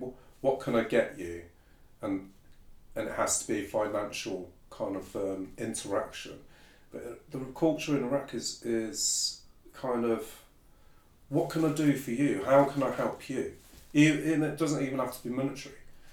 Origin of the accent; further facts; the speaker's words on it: Coventry, West Midlands, United Kingdom; born there; So my family are from Iraq. I was born in Coventry, but yeah, all my family's from Iraq.